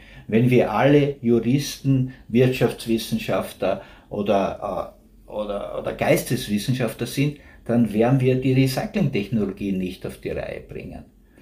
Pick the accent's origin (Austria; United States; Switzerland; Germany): Austria; Styria; Ich komme aus der Oststeiermark, wo in meinem Ort waren wir knappe 2000 Einwohner.